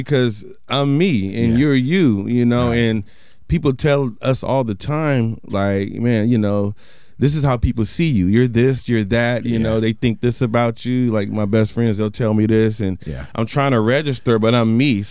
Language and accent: English; Portland, United States; You just from San Diego, I'm just from Portland, and that's all I need to know.